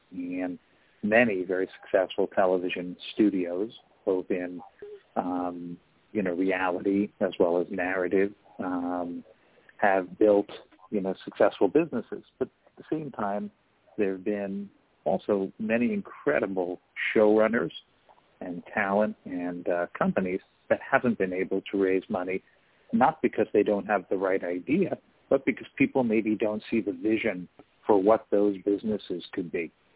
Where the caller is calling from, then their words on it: Los Angeles, California, United States; So I'm in Los Angeles today, and my partner James, who hopefully is also dialing in, he's in New Jersey